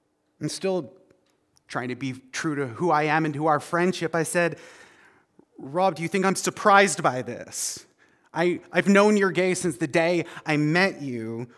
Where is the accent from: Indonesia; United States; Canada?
Canada; I'm very Canadian.